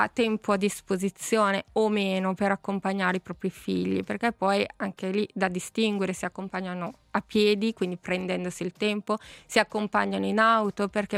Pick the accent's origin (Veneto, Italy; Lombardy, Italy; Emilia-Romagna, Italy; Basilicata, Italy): Lombardy, Italy; Milan; Io sono cresciuta a Milano, l'elementare l'ho fatta a Milano